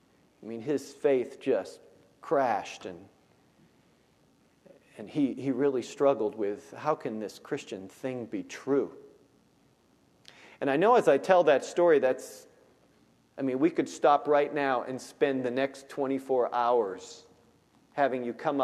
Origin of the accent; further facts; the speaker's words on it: United States; Even though I grew up in America, I had never really heard the gospel before